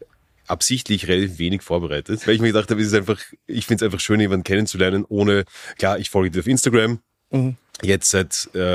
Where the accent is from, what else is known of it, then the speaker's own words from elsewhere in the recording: Vienna, Austria; Also ich bin in Grinzing aufgewachsen, das war natürlich irgendwie naheliegend.